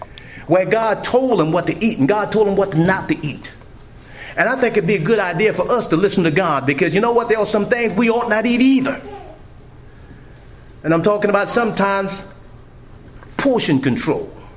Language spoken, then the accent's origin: English; New Orleans, Louisiana, United States; I grew up in New Orleans, Louisiana. Let me tell you what, Catholicism and Southern Baptists have a stronghold in New Orleans.